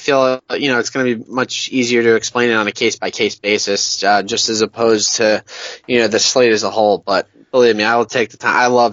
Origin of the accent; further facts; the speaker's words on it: Bayonne, New Jersey, United States; They had a town meeting in my hometown of Bayonne, New Jersey.